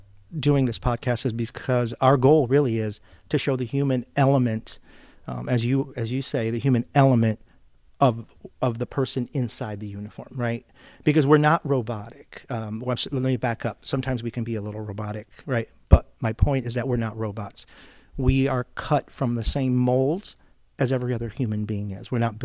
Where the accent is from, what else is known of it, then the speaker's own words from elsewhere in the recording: Italy; also born or lived in Pisa / Livorno / Napoli / Roma; But I grew up bilingual. I grew up in Italy because of my father's linguistic skills. They moved him, he was in the military, from installation to installation all over Italy. So we lived in Pisa, Livorno, Napoli, Roma.